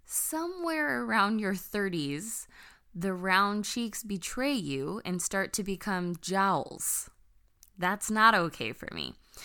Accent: Philippines; I am a naturally rounder face gal and I'm Filipino. And that tends to be our MO.

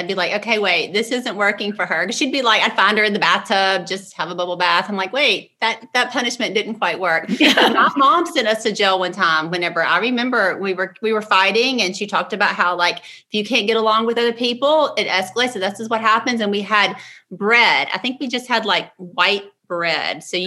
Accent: Louisiana, United States; Okay. So yeah, we're from Louisiana, born and raised and proud.

